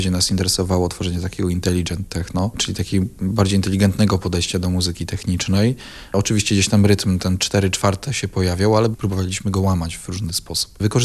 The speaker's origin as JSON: {"language": "Polish", "region": "Pomeranian Voivodeship", "country": "Poland", "tie": "born or raised there", "said": "No jest to moja mała ojczyzna. Ja się tutaj urodziłem, tu się wychowałem i Żuławy gdzieś tam cały czas są bliskie mojemu sercu."}